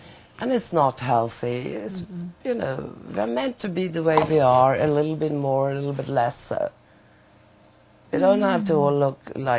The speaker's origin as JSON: {"language": "English", "country": "Sweden", "tie": "born or raised there", "also_born_or_lived": "England / America", "moved": "as an adult", "said": "because I was born in Sweden. I was there for the first 24 years of my life."}